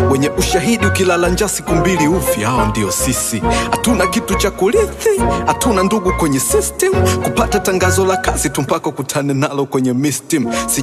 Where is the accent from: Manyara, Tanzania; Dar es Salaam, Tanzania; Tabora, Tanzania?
Dar es Salaam, Tanzania; Temeke; natoka Temeke kule mbako muga mbona ruka na kukanyagana